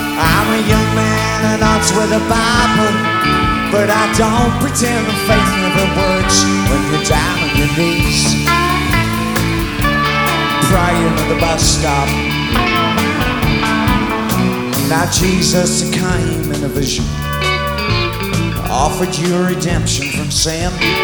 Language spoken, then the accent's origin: English; London, United Kingdom; Well, I grew up in South London.